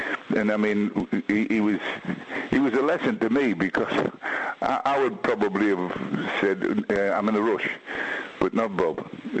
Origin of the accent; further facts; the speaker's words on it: North East England, United Kingdom; We're both Geordie lads